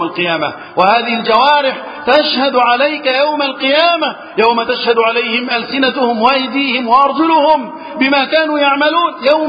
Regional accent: Egypt; اللهم احفظ بلدنا مصر وسائر بلاد المسلمين من الفتن.

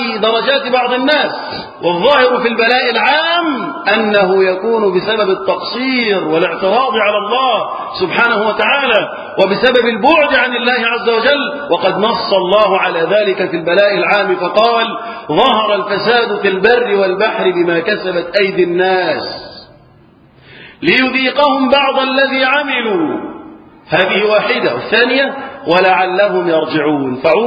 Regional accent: Egypt; بلدنا مصر

